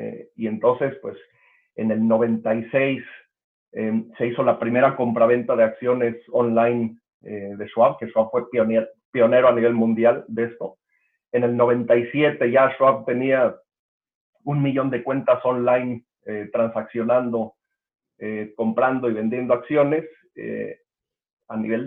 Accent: Mexico City, Mexico; moved away as an adult; also born or lived in Monterrey, Mexico; now in Spain; Sí, yo nací en México. Y mis primeros, pues, 18 años los viví en México. En los primeros años en el norte de México, en Monterrey, y después mi padre trabajaba en la industria siderúrgica, después nos fuimos a la Ciudad de México y pues ahí estudié en el Liceo Francés de la Ciudad de México.

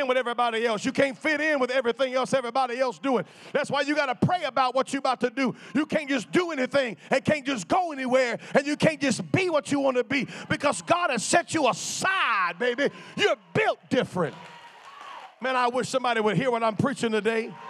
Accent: North Carolina, United States; Born and raised in North Carolina, and now I'm doing real good right now.

